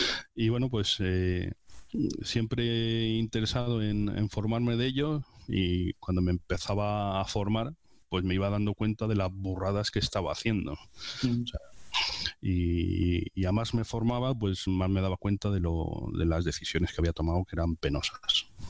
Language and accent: Spanish; Valladolid, Castile and León, Spain; moved away as an adult; now in Barcelona, Spain; yo llevo desde el 97 que salí de Valladolid a Barcelona